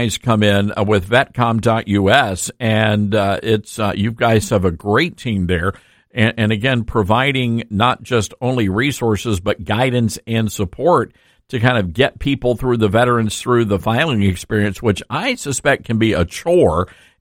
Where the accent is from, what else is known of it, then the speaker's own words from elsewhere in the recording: Memphis, Tennessee, United States; I know in my hometown of Memphis, Tennessee, we have thousands and thousands of veterans